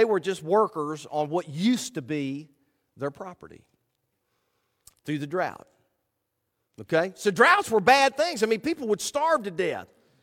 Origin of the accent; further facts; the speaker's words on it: West Virginia, United States; I grew up in West Virginia, and that is the West Virginia state flower, and that one is letting me down.